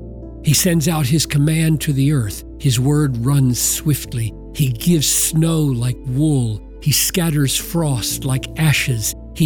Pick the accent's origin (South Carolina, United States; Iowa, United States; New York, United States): South Carolina, United States; now in Minnesota, United States; When I came to Minnesota from South Carolina, I dressed for it